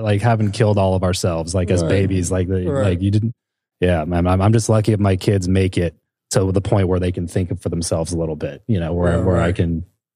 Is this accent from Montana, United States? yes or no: no; Lancaster, California, United States; now in Las Vegas, United States; Where I grew up. So 661 shout out. So I grew up there, desert, right? I moved to Vegas, desert.